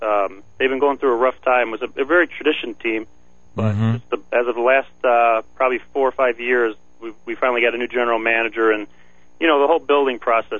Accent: Homer Glen, Illinois, United States; I grew up in Homer Glen, Lockport area.

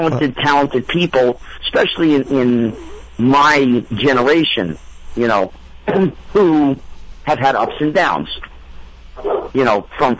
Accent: New Jersey, United States; I grew up in New Jersey. So, I mean, I had a group of people around me who were regular folk.

